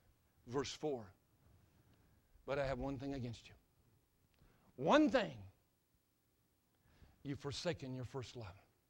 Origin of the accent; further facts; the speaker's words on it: North Carolina, United States; A church in my home state of North Carolina called and asked if I would be their pastor.